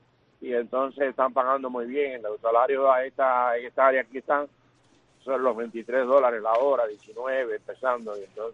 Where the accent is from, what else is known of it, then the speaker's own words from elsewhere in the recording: Cuba; now in United States; Dios lo bendiga y a mi pueblo cubano también.